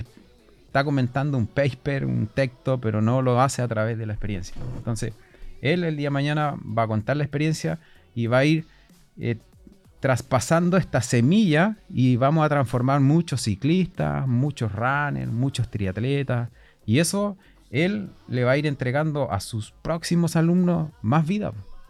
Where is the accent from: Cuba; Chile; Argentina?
Chile; Osorno, Los Lagos; Entonces, yo soy de Osorno y yo dije, ¿cómo vinculamos a Osorno a esta actividad?